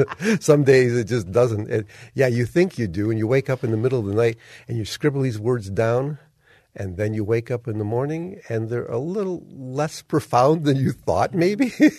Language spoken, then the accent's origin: English; Detroit, Michigan, United States; now in Ann Arbor, United States; And you got it. I'm from Detroit. What of it? Yeah, that's the answer. However, I must admit, I've been in Ann Arbor for 26 years now